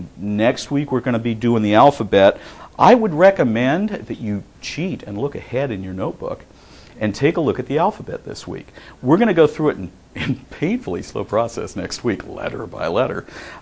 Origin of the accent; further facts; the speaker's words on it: California, United States; the family I came from and growing up as a little Southern California boy that's different than if I grew up in Wisconsin or different than I grew up in New Jersey, right?